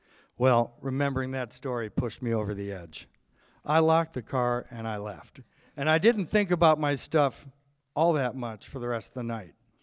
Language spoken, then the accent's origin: English; Viroqua, Wisconsin, United States; I drive a used car. I live in an old farmhouse. I come from Viroqua. I'm not rich.